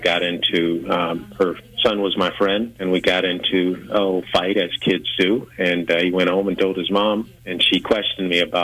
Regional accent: South Carolina, United States; Hey, I'm like in the tail end of the baby boomer generation, and I grew up in South Carolina

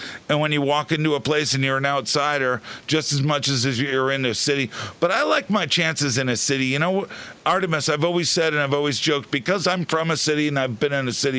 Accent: Boston, Massachusetts, United States; now in Northern Michigan, United States; And then all the way from growing up in Boston and all that scene, and now in Northern Michigan, where there's absolutely no culture.

